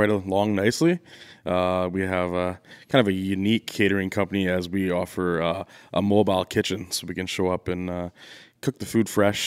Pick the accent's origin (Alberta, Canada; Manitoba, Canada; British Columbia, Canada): British Columbia, Canada; But I grew up in the Okanagan. Started cooking when I was 15 at a little Mexican restaurant.